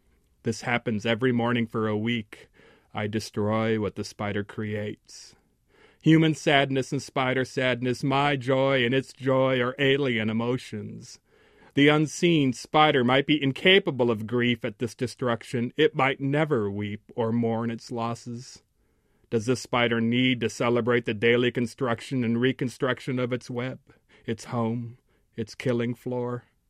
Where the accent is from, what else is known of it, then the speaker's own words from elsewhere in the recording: United States; My idea of who I was as an Indian never fit with the mass culture's idea of being Indian.